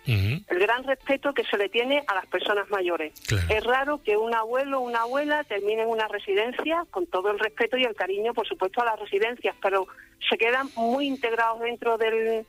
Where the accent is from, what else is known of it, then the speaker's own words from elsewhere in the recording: Jerez de la Frontera, Andalusia, Spain; yo soy de Jerez de la Frontera. Uh-huh. Soy mitad paya, mitad gitana.